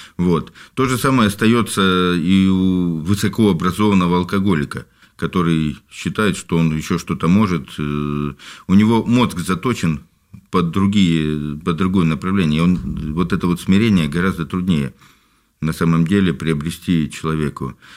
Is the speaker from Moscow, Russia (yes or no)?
no; Komi Republic, Russia; born there; now in Saint Petersburg, Russia; Я родился на севере, под Воркутой